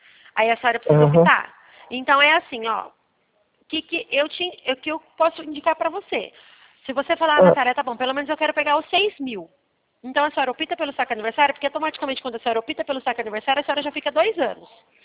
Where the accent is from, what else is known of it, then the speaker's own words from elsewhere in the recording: Leme, São Paulo, Brazil; Ah, eu sou de Leme, São Paulo.